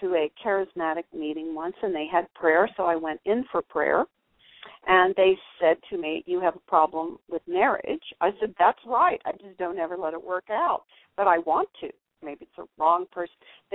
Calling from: Los Angeles, California, United States; Los Angeles.

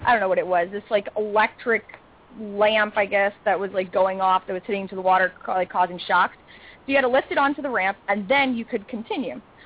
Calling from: New York City, New York, United States; I'm calling in from New York, so it's currently 1 a.m. over here.

